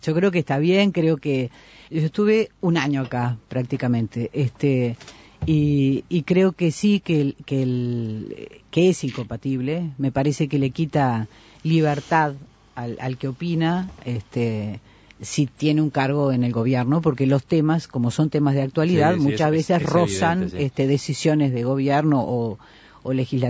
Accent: Uruguay; creo que en eso somos bien uruguayos, me parece que es una cosa buena que tenemos en Uruguay

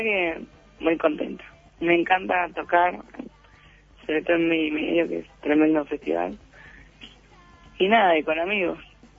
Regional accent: Montevideo, Uruguay; also born or lived in Argentina / Mexico; Nací en Argentina, pero al poquito tiempo me fui a vivir a México. Y después, en el año 95 me vine a Uruguay.

